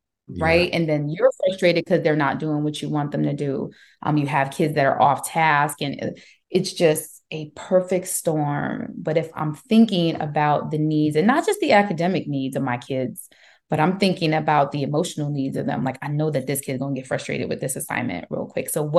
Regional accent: Brooklyn, New York, United States; But I'm from Brooklyn, New York, right?

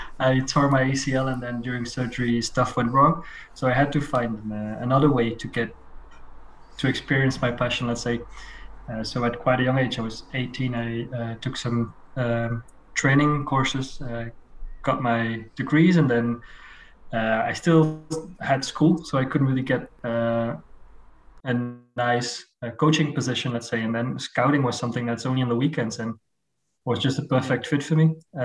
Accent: Waregem, Flanders, Belgium; I'm from the Dutch part in Belgium, from Waregem, which is quite close to France.

